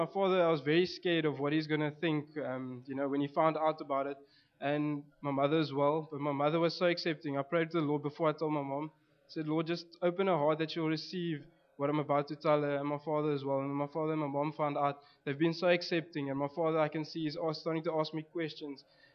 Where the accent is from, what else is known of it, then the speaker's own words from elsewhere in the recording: Port Elizabeth, Eastern Cape, South Africa; moved away as an adult; now in Stellenbosch, South Africa; I come from Port Elizabeth, originally. With my testimony, I grew up in a religious Hindu household. I grew up there till about the age of 18, then moved to Stellenbosch